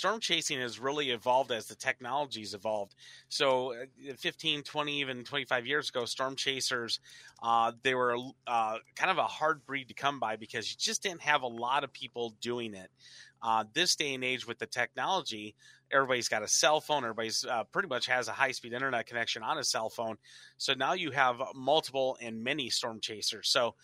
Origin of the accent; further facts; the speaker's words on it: Montana, United States; When I grew up out west in Montana, I was always out in the hills fishing